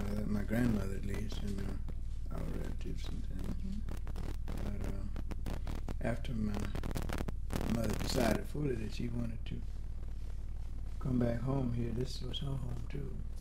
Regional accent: New York, United States; also born or lived in Pensacola; Well, I was born here in Pensacola, yes, but I was reared in New York. For about 18 years, we lived there.

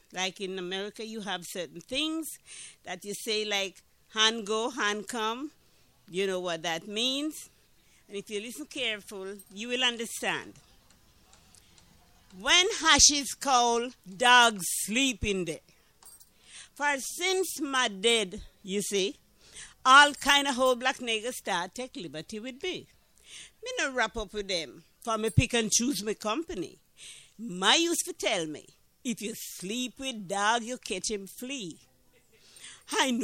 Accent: Jamaica; Ladies and gentlemen, I'm from Jamaica, West Indies.

